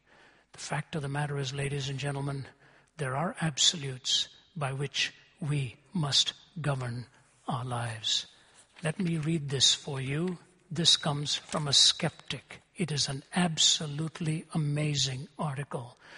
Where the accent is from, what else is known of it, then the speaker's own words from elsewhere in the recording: Delhi, India; moved away as an adult; You know, I grew up in India, lived in Delhi till I was 20. India is my homeland.